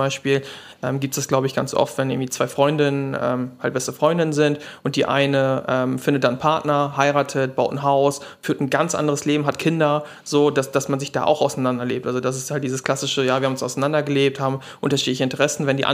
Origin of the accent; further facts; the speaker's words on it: Lower Saxony, Germany; ich komme aus Ostfriesland, also ganz oben links in Deutschland.